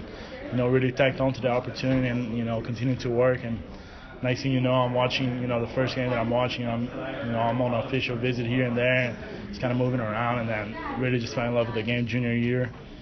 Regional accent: Brazil; English is a second language; now in United States; growing up in Brazil, soccer is, you know, the only thing in my mind.

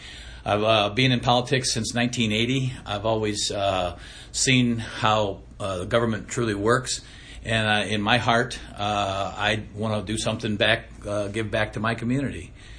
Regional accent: Indiana, United States; now in Porter County, United States; I've lived in Porter County for about the last 12 or 13 years. I grew up in Lake County, started my political activity in Lake County as a precinct committeeman.

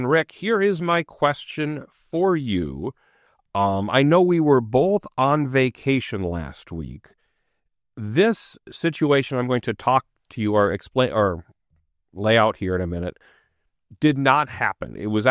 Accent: Eau Claire, Wisconsin, United States; That's the city I grew up in.

